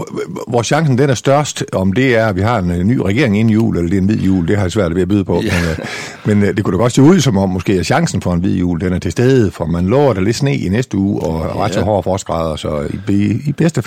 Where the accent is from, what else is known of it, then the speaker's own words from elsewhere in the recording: Ringkøbing, Central Denmark Region, Denmark; Født og opvokset på en lille gård på Nørhede, ude i nærheden af tæt på Tørsentralen, så egentlig født og opvokset i det gamle Ringkøbing Kommune.